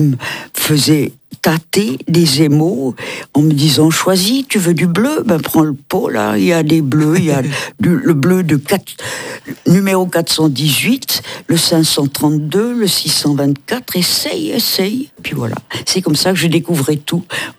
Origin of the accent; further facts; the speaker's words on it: Cortaillod, Neuchâtel, Switzerland; je viens de Courtaillot